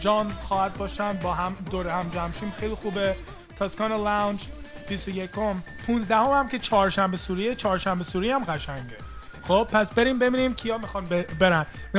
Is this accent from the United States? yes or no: yes; United States; بچه آمریکام، یعنی بچه ایران که هستم که هیچی، اون دیگه حرف نداره، ولی بچه آمریکام، یعنی متولد آمریکا هستم و اینجا بزرگ شدم،